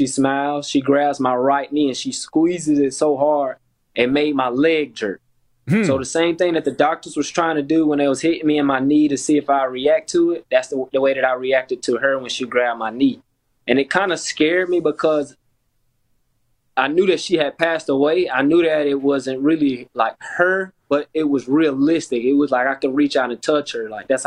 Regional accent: Gaffney, South Carolina, United States; now in Memphis, United States; And I went home back to Gaffney, South Carolina from Memphis with my dad. And I just wanted, because everybody was showing love and support from my hometown via Facebook.

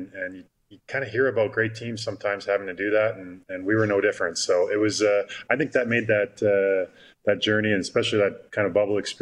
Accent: Shaunavon, Saskatchewan, Canada; Growing up in Shaunavon and the southwest corner of Saskatchewan, I know.

